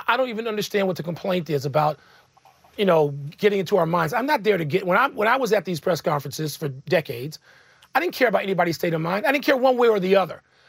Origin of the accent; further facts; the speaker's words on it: Midwest, United States; And I spent a lifetime, though I grew up in the Midwest, I spent a lifetime, 40 years, going to events in Philly and New York City in Philly.